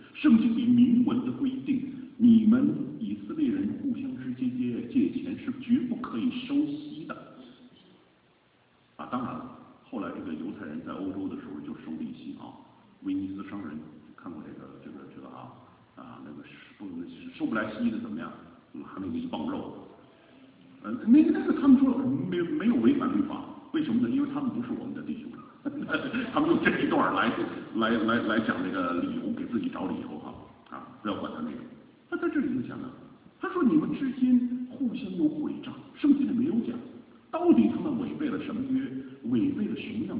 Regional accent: China; 这个我们中国人呢，是这个天生的这个会做生意，对不对？

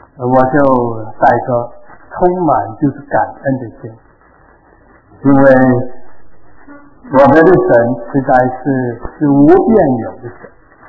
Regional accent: Malaysia; moved away as an adult; now in San Francisco, United States; 50年前我就在旧金山牧会，我差不多20多30从马来西亚过来，没有离开旧金山。

